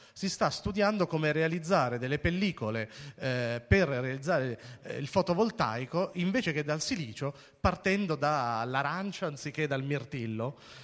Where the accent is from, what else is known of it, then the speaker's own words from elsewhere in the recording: Rome, Lazio, Italy; rispetto a Roma, da dove vengo io